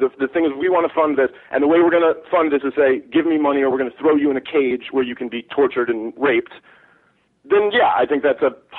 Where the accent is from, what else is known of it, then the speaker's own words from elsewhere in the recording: New York, United States; I mean, I'm a Jew from New York. Sound familiar?